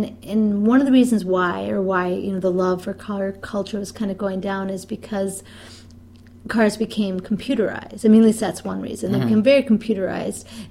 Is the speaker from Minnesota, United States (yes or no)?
yes; St. Paul, Minnesota, United States; Growing up in St. Paul, I saw the car culture a lot, and I too was annoyed by the traffic jams, especially anything around the State Fair area.